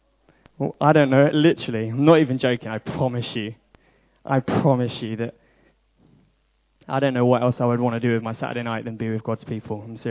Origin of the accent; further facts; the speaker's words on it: Enfield, London, United Kingdom; in the north of London, in a borough called Enfield. Yeah, look at that guy. This is me when I was growing up in London.